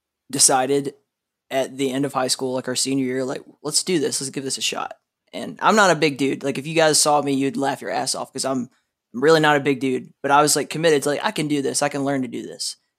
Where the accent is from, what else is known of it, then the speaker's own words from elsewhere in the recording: the South, United States; I grew up in the South and wrestling has always been a big thing there